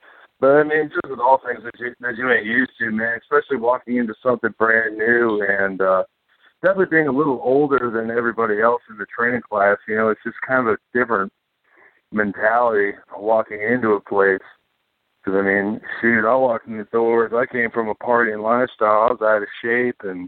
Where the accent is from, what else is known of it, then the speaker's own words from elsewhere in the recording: Virginia Beach, Virginia, United States; also born or lived in Portsmouth; Yes, sir. I was born and raised here. Born in Portsmouth, Virginia, raised Virginia Beach.